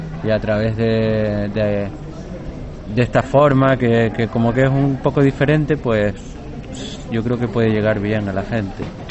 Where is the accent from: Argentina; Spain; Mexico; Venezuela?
Spain; Canary Islands; Yo soy de Canarias y entonces allí, pues...